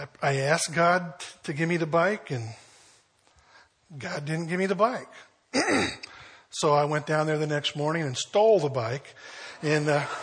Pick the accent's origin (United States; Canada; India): Canada; Vancouver, British Columbia; I grew up in Vancouver. Most of you know that. We moved to Vancouver when I was in kindergarten. I was about that age.